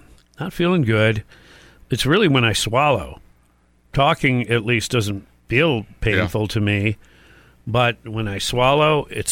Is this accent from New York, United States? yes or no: no; Detroit, Michigan, United States; But I grew up in Detroit